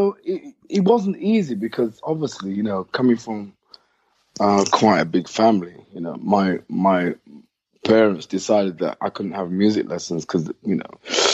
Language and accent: English; Nottingham, East Midlands, United Kingdom; born there; Oh, well, I'm not from London. I was born in Nottingham, even though I don't have the accent.